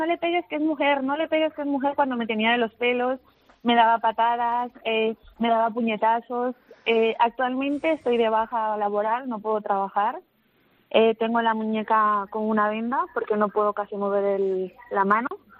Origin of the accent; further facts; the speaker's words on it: Chile; now in Barcelona, Spain; porque soy chilena